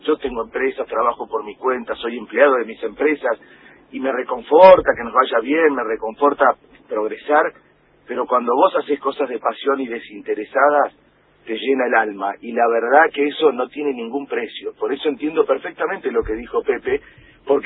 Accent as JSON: {"language": "Spanish", "town": "La Plata", "region": "Buenos Aires Province", "country": "Argentina", "said": "yo que soy de La Plata originario"}